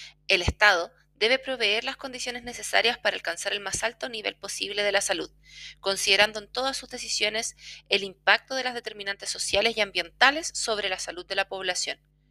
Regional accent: Chile; Es inevitable, tratamos de ser personas serias, pero bueno, somos chilenos al fin y al cabo.

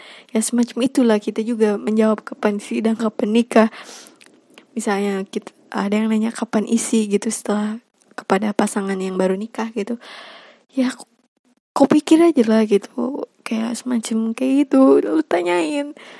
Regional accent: North Sumatra, Indonesia; accent: Medan; kenapa logatku jadi Medan, ya macam tuh lah gitu

